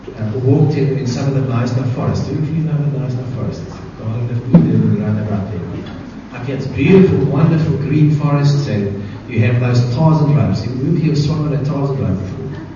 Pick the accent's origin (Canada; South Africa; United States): South Africa; Randburg, Gauteng; And I grew up in Randburg, and every December holiday we would spend at that house in Kerbstadt.